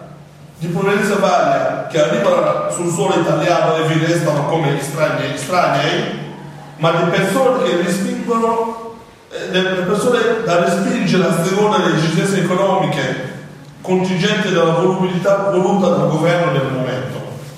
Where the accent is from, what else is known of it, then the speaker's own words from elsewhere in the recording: Burkina Faso; now in Italy; dopo 10 anni che vivo in Italia, anche se avessi commesso un reato nel mio paese d'origine, ormai è prescritto questo reato